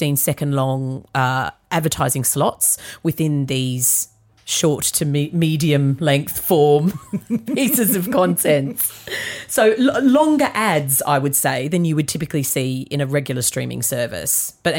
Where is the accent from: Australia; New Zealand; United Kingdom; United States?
Australia; accent: Australian; I'm going to blame it on my Australian accent.